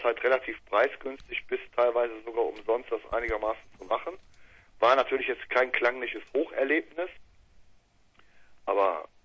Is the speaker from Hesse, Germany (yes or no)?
no; Düsseldorf, North Rhine-Westphalia, Germany; Ja, richtig, wir sind aus Düsseldorf.